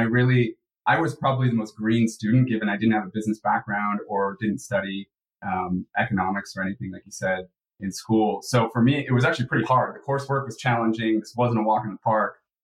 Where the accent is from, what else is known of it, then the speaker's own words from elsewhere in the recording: Los Angeles, California, United States; Yeah, one of the proud few born and raised in LA, not a transplant. I grew up in the Valley, which is about 20 minutes from the city center.